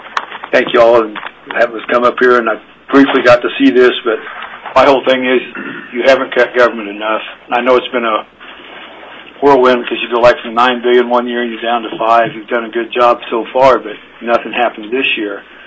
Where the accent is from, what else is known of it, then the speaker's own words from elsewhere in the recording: Big Lake, Alaska, United States; I'm from Big Lake, Alaska.